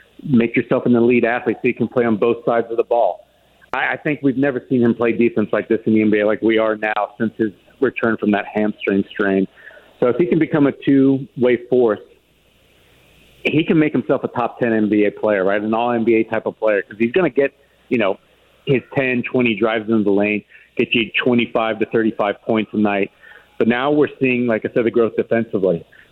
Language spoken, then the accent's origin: English; Australia; I'm from Australia. I was born there, so I would love to get over there.